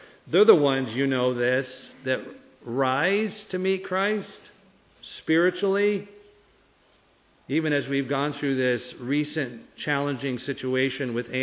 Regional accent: California, United States; growing up in California, going to the beach, surfing with no sunscreen

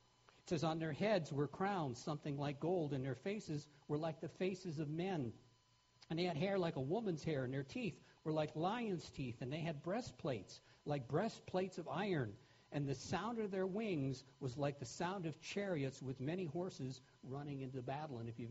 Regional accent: United States; born there; As someone who was born as an American and takes a certain amount of pride in being an American, to me that grieves my heart

